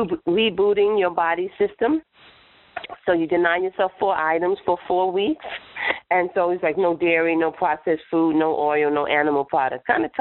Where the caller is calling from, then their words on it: Westchester, New York, United States; I'm calling from Westchester, New York, and I am calling just to tell God thank you for a mind that chooses health.